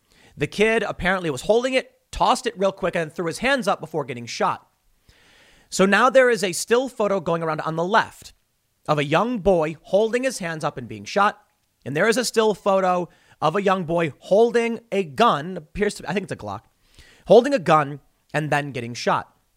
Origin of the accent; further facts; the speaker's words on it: Chicago, Illinois, United States; I grew up in Chicago. I understand this kind of stuff all too well.